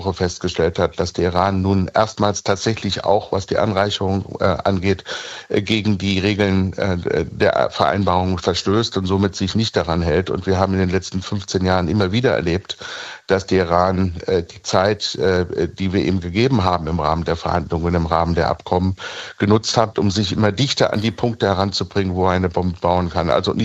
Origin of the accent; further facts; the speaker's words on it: Germany; Ich bin als Deutscher